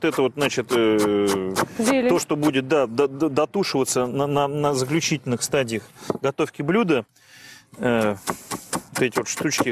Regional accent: Russia; born there; Слава тебе, Господи, я родился в России, я русский, я православный.

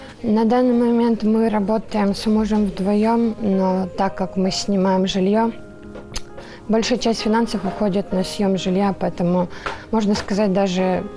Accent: Donetsk Oblast, Ukraine; moved away; мы приехали из Украины, из Донецкой области.

